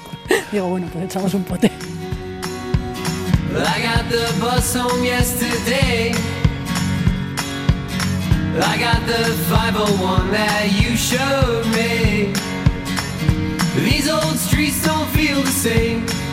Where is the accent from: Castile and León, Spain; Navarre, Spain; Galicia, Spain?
Navarre, Spain; Pamplona; now in Villanueva, Spain; No, yo soy de Pamplona, pero vivo en Villanueva.